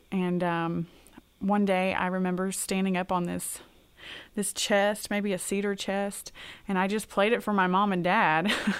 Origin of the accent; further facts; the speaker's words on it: Arkansas, United States; And just growing up in Arkansas, I didn't grow up in the country, but I definitely listened to country music and my family listened to country music.